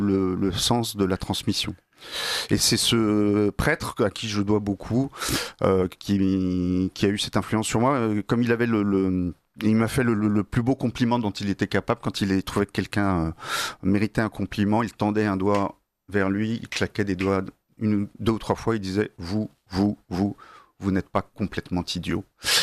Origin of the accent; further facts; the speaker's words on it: Normandy, France; elle vient du fait que je suis normand